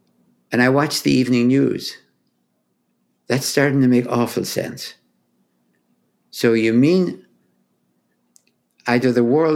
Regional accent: Ireland; I grew up in Ireland.

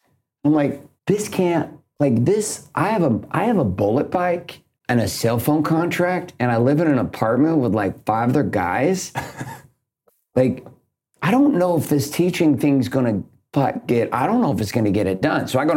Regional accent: Stockton, California, United States; also born or lived in Yakima, Washington; I was raised in Stockton, then we moved to Central Washington to a place called Yakima, which is pretty much an apple country place in the middle of Washington State.

